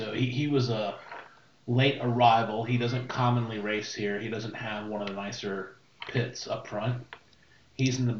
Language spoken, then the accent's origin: English; Connecticut, United States; I did. I'm from Connecticut.